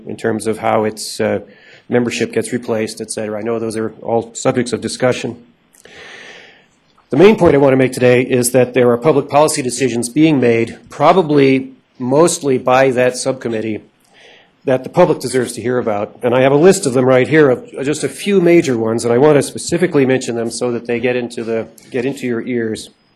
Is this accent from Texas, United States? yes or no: no; Carbondale, Colorado, United States; I'm from Carbondale, Colorado, Eagle County.